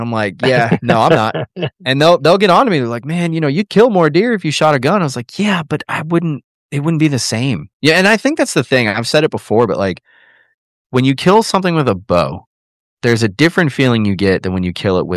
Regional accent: Schaumburg, Illinois, United States; I mean, I'm originally from Illinois, right?

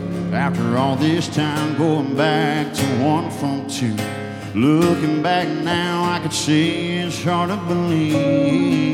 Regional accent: Ruston, Louisiana, United States; I'm from Ruston, Louisiana.

